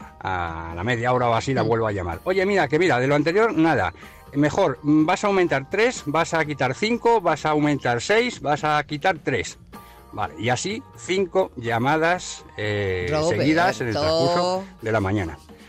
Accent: Madrid, Community of Madrid, Spain; Hola amigos … de Madrid

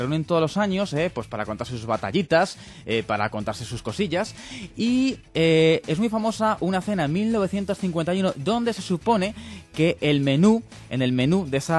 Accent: Madrid, Community of Madrid, Spain; Yo tengo pueblo. No soy de pueblo, soy de aquí de Madrid, de Aluche. Nací en Aluche, criado entre Aluche y Carabanchel.

